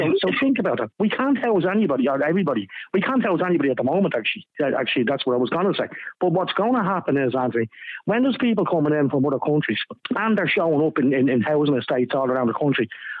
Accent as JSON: {"language": "English", "country": "Ireland", "said": "Because the Irish should be put first. Because we are Irish citizens. And that we should be looking after our own people, okay, before anybody else."}